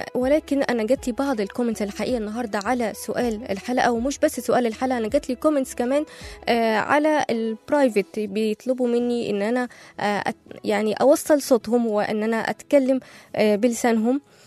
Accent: Egypt; لانه احنا برضو كمان كمصريين لازم نحافظ على حدودنا ولازم نحافظ على السودان، لانه جزء مننا

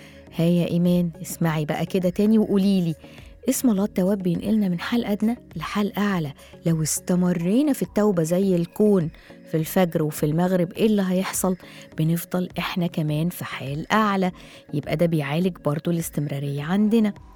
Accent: Cairo, Cairo Governorate, Egypt; لما حصل الحريق اللي حصل عندنا في القاهرة

